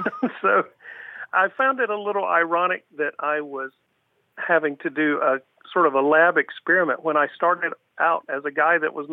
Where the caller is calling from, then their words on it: Pinellas Park, Florida, United States; I'm calling from Pinellas Park, Florida, in the Tampa Bay region.